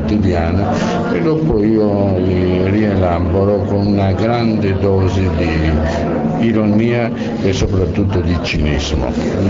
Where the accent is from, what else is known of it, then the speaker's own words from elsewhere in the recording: Argentina; moved away as an adult; now in Europe; sto parlando per i miei primi 30 anni in Argentina, perché dopo io sono vissuto quasi sempre in Europa